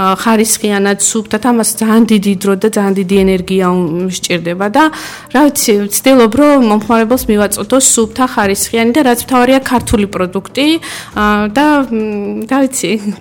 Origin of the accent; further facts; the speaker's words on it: Senaki, Samegrelo-Zemo Svaneti, Georgia; პირველ რიგში მე თვითონ სამეგრელოდან ვარ, სენაკიდან